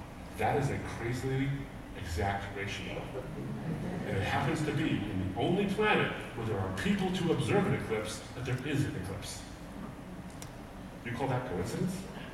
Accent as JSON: {"language": "English", "region": "Michigan", "country": "United States", "said": "I'm from Michigan, like you in Montana, I need a lot of sweaters. We're a cold weather state too."}